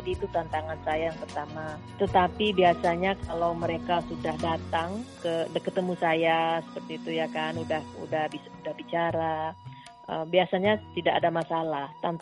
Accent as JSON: {"language": "Indonesian", "country": "Indonesia", "lives_now": "Myrtle Beach, United States", "said": "Ya, biasalah kita dari Indonesia ya kan, kita biasa dengan udara tropik."}